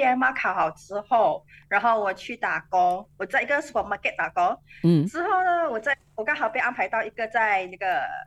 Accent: West Malaysia, Malaysia; 是在西部办，然后这么荣幸在我的家乡哦

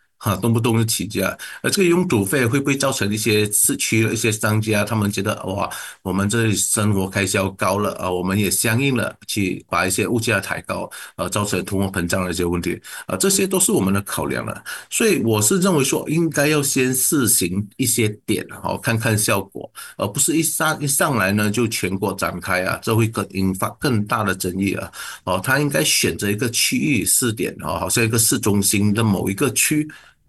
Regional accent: Kuching, Sarawak, Malaysia; 很像我们古晋人也好他们都是喜欢那种便利的

